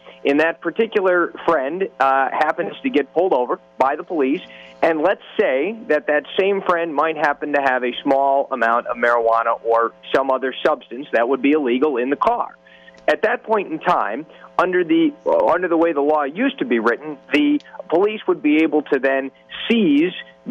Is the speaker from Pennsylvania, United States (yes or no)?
no; Kalamazoo, Michigan, United States; I'm from the Kalamazoo area. Not a huge problem we had in Kalamazoo